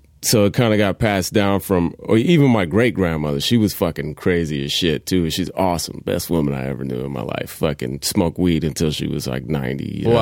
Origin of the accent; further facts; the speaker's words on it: San Jose, California, United States; born there; San Jose.